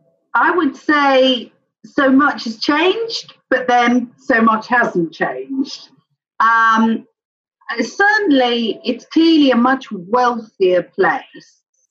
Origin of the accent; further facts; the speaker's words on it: England, United Kingdom; accent: English; because apparently I'd lost my English accent so much that I was talking in a very strange way in London